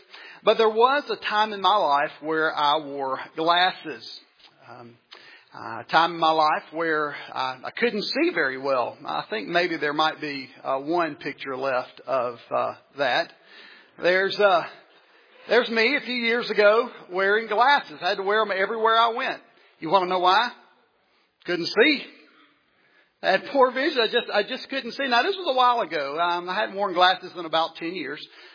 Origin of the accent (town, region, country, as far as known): Mississippi, United States; born or raised there